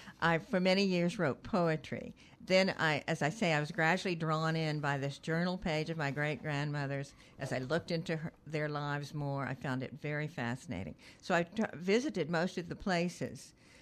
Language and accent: English; Tulsa, Oklahoma, United States; I grew up in Tulsa, Oklahoma. My paternal family had come there in the 1890s, and my other mother's family in the early 1900s.